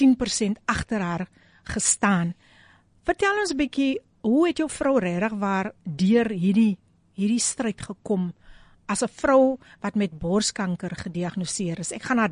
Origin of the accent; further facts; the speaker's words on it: Abbotsdale, Western Cape, South Africa; van Abbotsdale.